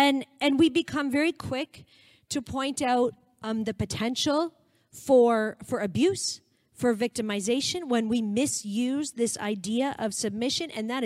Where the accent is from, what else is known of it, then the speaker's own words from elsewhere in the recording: Canada; we're Canadian, we're super polite